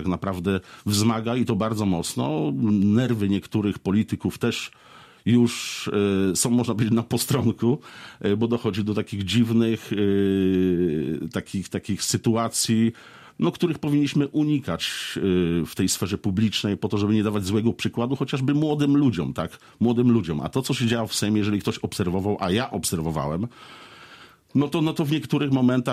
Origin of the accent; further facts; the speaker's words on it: Gorzów Wielkopolski, Lubusz Voivodeship, Poland; jestem rodowitym gorzowianinem